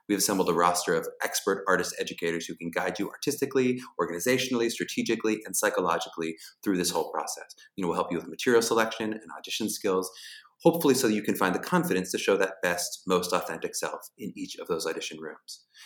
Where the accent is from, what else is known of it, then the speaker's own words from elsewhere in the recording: Pittsburgh, Pennsylvania, United States; First about me, I'm from Pittsburgh, Pennsylvania.